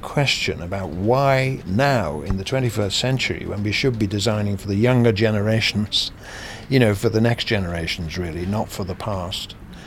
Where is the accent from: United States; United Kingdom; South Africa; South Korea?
United Kingdom; England; if you look at them as an English person walking around there, I find it quite disturbing, really, because none of the buildings are truly English looking.